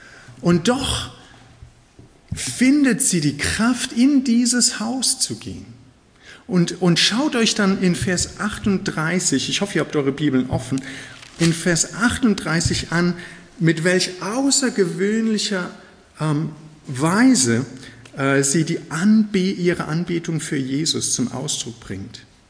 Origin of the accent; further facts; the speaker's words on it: Germany; ich bin Deutscher, aber unsere Heimat im Missionarssinne ist ja Australien.